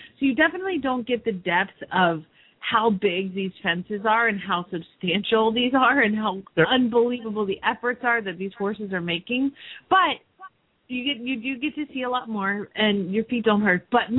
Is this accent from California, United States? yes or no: no; Phoenix, Arizona, United States; from Phoenix, Arizona